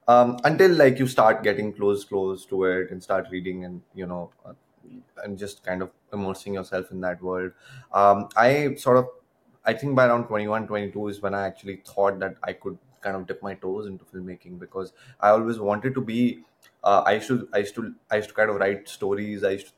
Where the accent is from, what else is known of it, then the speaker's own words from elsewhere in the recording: Delhi, India; English is a second language; for me growing up in Delhi, even though obviously Hindi cinema and Bollywood and all that is so huge for us, and we used to watch all those movies